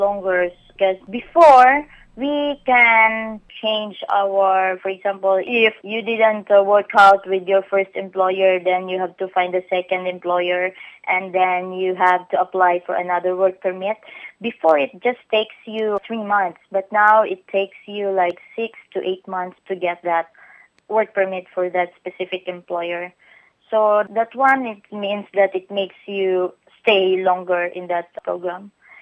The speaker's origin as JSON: {"language": "English", "country": "Philippines", "said": "as a Filipino, you chose to go abroad knowing that the family needs you and knowing that you have no chance to get a good job in Philippines"}